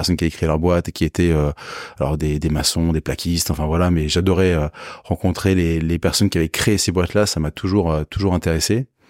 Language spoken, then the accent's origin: French; Paris, Île-de-France, France; born or raised there